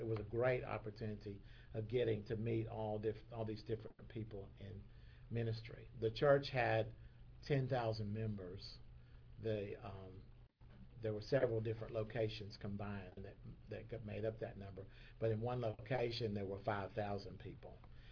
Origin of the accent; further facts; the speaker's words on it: Georgia, United States; now in Minnesota, United States; We forgot to tell you that we're originally from Georgia, even though we live in Minnesota.